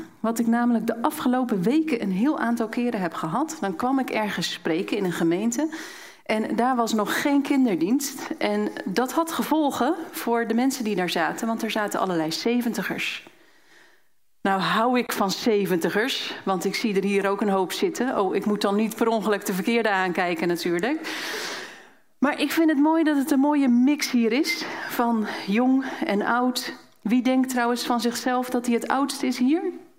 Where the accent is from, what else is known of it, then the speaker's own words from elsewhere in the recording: Woerden, Utrecht, Netherlands; Ik kom zelf uit Woerden, een parousia-gemeente.